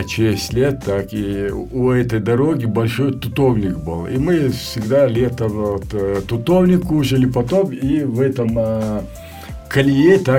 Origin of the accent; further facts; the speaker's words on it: Yugarchkilo, Chechnya, Russia; Я уроженец высокогорного села Югарчкило Шатойского района. Вот до 7 лет я проживал там.